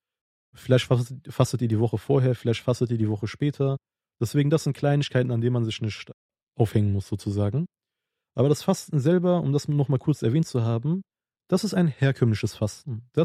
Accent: Pülümür, Tunceli Province, Turkey; Deswegen kenne ich das so bei uns in Pülemür, an Kırmızıköprü gebunden unser Dorf, dass wir beispielsweise als allerletztes fasten

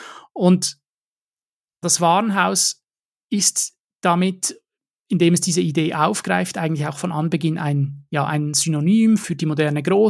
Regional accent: Switzerland; also zum Beispiel auch bei uns in der Schweiz, in der Ostschweiz, Innerschweiz, Glarus, Basel

